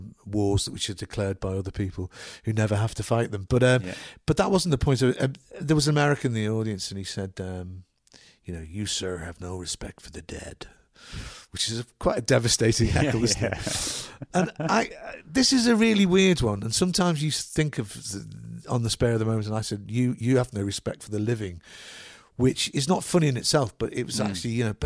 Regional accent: Liverpool, North West England, United Kingdom; where I was brought up in Liverpool, it's on the seashore, so... Mm. It's called Waterloo, but it goes into Crosby, which is just, it's called Crosby Beach.

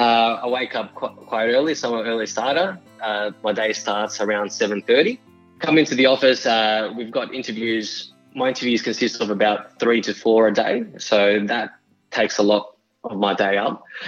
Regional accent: Sydney, New South Wales, Australia; So I grew up in the inner west of Sydney. I've got two older sisters, they're twins.

